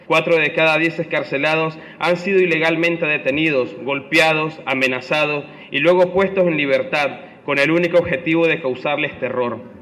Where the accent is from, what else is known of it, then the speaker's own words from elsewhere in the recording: Nicaragua; que como ciudadanos nicaragüenses tenemos derecho